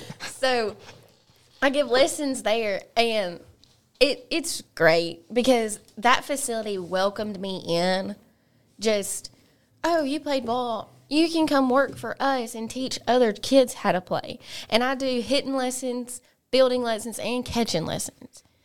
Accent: Sylacauga, Alabama, United States; And I was born and raised here in Sylacauga.

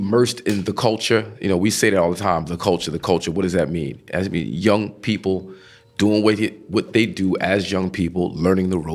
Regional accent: New Jersey, United States; I'm from Jersey

